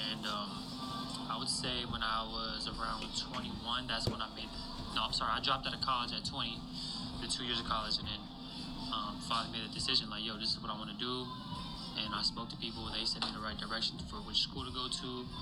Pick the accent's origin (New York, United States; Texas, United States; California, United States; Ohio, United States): California, United States; Covina; born or raised there; also born or lived in Los Angeles